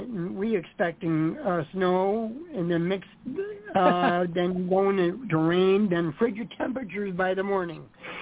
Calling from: Pennsylvania, United States; I'm in Pennsylvania.

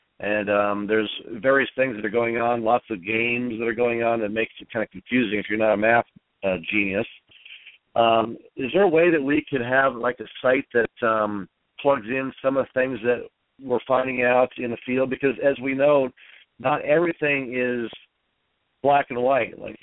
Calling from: Salt Lake City, Utah, United States; from Salt Lake City, Utah.

